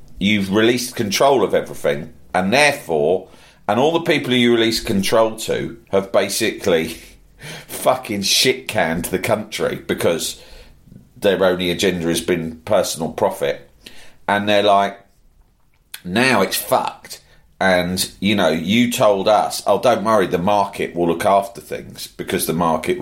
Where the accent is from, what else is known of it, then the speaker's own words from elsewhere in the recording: Sunderland, North East England, United Kingdom; Well, I'm from Sunderland.